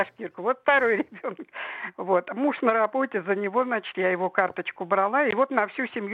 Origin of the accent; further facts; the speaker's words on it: Moscow, Russia; я вот коренная москвичка